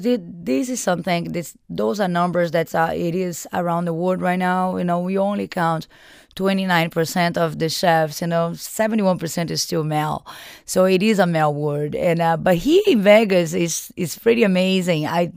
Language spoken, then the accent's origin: English; Liguria, Italy; You know, I grew up in Liguria, which is, you know, next to France.